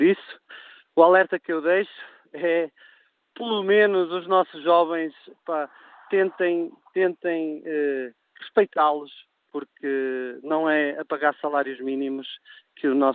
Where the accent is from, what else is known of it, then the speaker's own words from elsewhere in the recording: Fafe, Braga, Portugal; nós estamos aqui na região de Basto, eu sou de Faf, mas trabalho na região de Basto